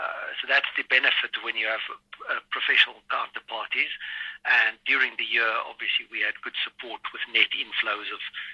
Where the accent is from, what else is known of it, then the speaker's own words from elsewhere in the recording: South Africa; now in London, United Kingdom; I'm a South African who've been trying to get home, but it's not been possible for a while. Here in London, in the UK